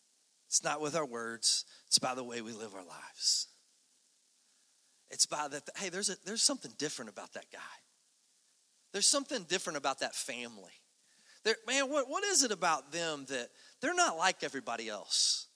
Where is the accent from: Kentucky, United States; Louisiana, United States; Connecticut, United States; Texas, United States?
Kentucky, United States; I'm from Kentucky, for goodness sakes, okay?